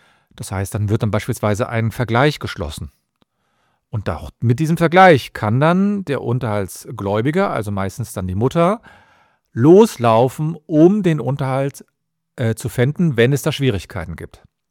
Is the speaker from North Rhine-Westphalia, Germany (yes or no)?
yes; Cologne, North Rhine-Westphalia, Germany; ich komme aus Köln.